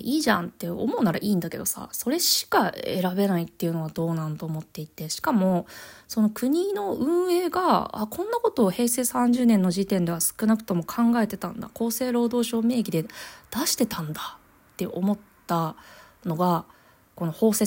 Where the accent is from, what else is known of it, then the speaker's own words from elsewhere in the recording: Kanagawa, Japan; 私神奈川出身なんだけどさ、横浜の高校に通ってて、